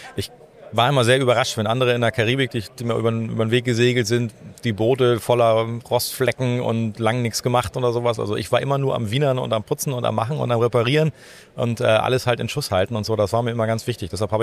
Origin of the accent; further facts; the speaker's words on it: Wolfsburg, Lower Saxony, Germany; Ich bin in Wolfsburg groß geworden, in der Volkswagenstadt.